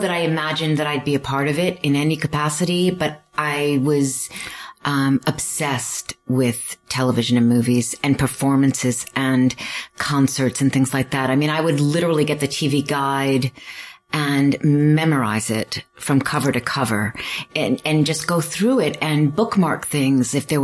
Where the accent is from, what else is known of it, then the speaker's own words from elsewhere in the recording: Providence, Rhode Island, United States; Born and raised in New England, and used to do radio spots for my dad's business. He had a retail store in Rhode Island